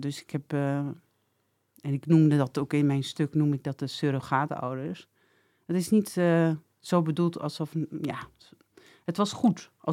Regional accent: Winterswijk, Gelderland, Netherlands; Ik ben opgevoed in Winterswijk. Dat is echt de Achterhoek. Daar praten ze ook zo.

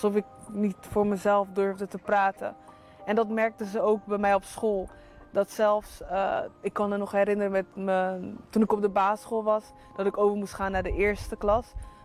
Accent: Rotterdam, South Holland, Netherlands; ik kom uit Rotterdam.

